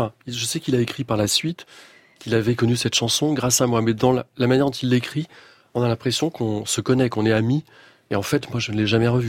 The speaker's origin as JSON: {"language": "French", "town": "Rennes", "region": "Brittany", "country": "France", "said": "Oui, oui, oui, je viens de Rennes et c'est un fait."}